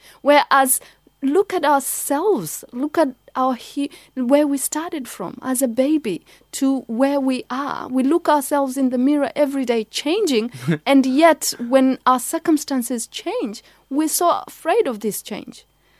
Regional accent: Kenya; as a young, you know, child growing up in Kenya. And I think when we grow up in nature, because I grew up in nature

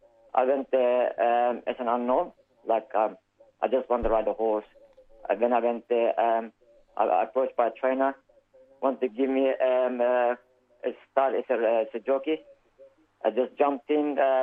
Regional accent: Istanbul, Turkey; Istanbul.

